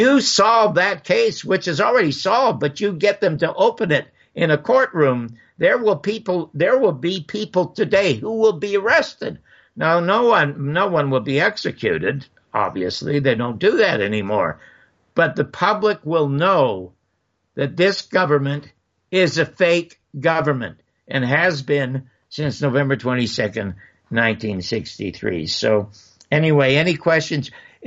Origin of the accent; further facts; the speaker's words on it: Las Vegas, Nevada, United States; when I got to Washington, D.C., and everybody found out I was from Las Vegas